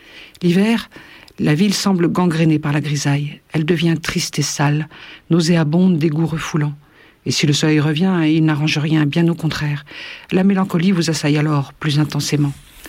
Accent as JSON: {"language": "French", "country": "Algeria", "tie": "born or raised there", "moved": "yes", "lives_now": "France", "said": "Je suis une grande déracinée, moi. J'ai passé mon enfance en Algérie."}